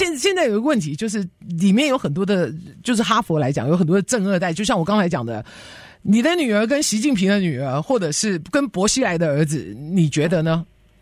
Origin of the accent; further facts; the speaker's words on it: United States; 但是我的意思就是说，有没有占了我们美国人的名额？